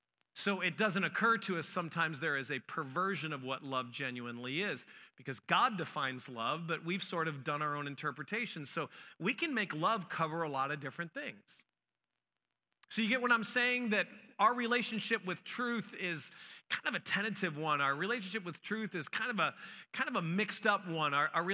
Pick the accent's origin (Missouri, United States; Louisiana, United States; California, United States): Missouri, United States; I've told you I'm from Missouri